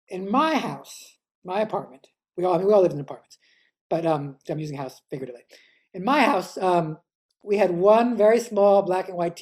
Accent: New York City, New York, United States; And I grew up in Morningside Heights. I was born in 1964.

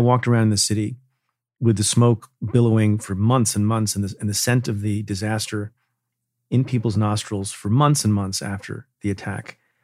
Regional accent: New York City, New York, United States; But as an American, as a New Yorker, I think that would have brought the city to its knees

